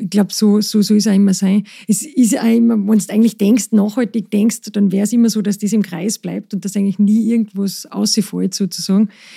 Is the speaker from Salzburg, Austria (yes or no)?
yes; Salzburg, Austria; Ich als Salzburgerin weiß natürlich, was Wurstnudeln sind.